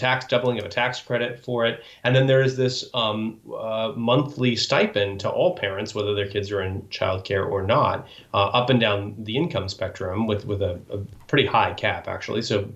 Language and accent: English; Oregon, United States; Well, first off, I'm from Oregon, and we never mess up IPA versus IPO, really.